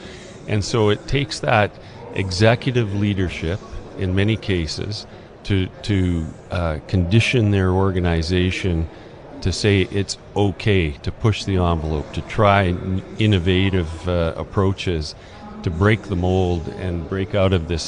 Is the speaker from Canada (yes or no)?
yes; Canada; my observation as a Canadian in this business